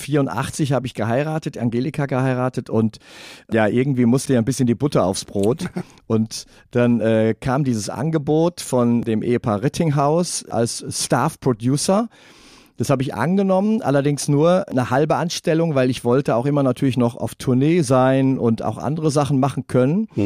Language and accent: German; North Rhine-Westphalia, Germany; wobei ich aus einer Freikirche komme. Freie evangelische Gemeinde in Siegen, Geisweid. Also ich komme aus dem Siegerland. Sehr fromme Ecke.